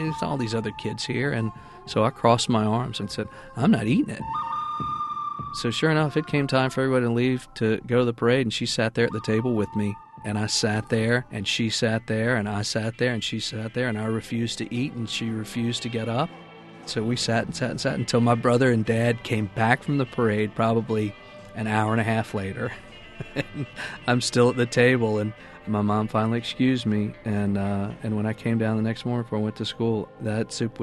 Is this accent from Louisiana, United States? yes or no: yes; New Orleans, Louisiana, United States; I grew up in Uptown New Orleans, just off of the parade routes